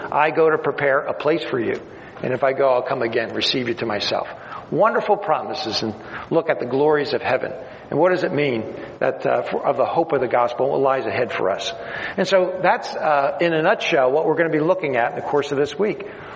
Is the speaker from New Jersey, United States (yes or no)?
yes; New Jersey, United States; I'm from the Jersey Shore. I forgot to mention that. I'm from New Jersey, on the east coast of Jersey, and I'm from the Jersey Shore.